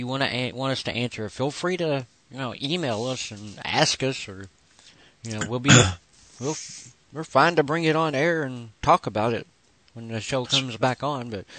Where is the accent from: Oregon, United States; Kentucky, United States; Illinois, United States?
Kentucky, United States; accent: Kentucky; That's like me with my Kentucky accent, you know.